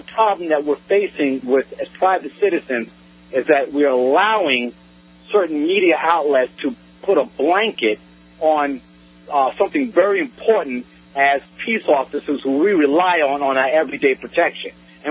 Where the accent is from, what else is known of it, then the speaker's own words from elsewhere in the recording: Brooklyn, New York, United States; I'm from Brooklyn, New York.